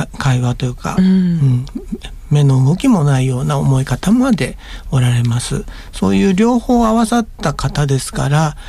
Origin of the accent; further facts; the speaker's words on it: Kansai, Japan; 元々私はあの関西出身でして